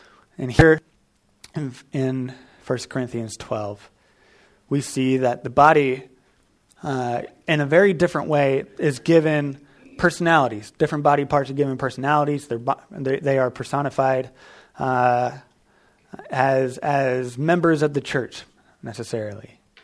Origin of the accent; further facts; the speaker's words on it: the South, United States; And I grew up in the South, and that was a message from a lot of the Southern Baptist churches